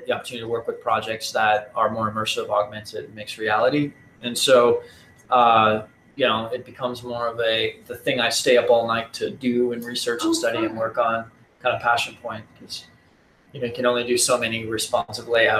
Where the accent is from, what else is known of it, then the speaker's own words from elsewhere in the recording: Florida, United States; now in Charlotte, United States; I grew up in Florida, so coming back down here from Charlotte is